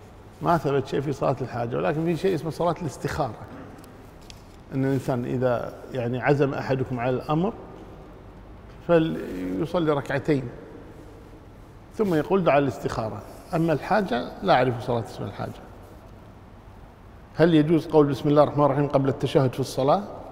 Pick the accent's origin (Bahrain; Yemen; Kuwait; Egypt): Kuwait; يعني أنا أذكر كنا في مقبرة صبحان عندنا في الكويت